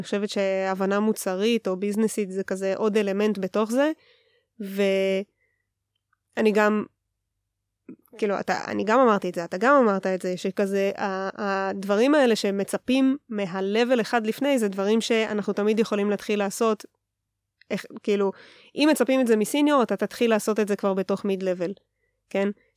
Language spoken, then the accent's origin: Hebrew; Haifa, Haifa District, Israel; אני מקריית חיים.